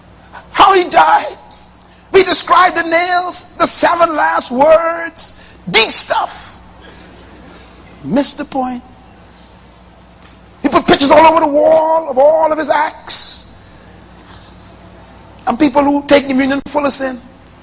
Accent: Nassau, New Providence, Bahamas; When I was growing up in Baintown, when you walk over a grave, you spit on your finger and you keep it in the air until it dry.

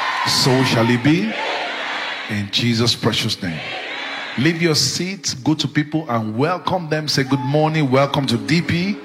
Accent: Ekiti, Nigeria; I'm from Ekiti, Nigeria.

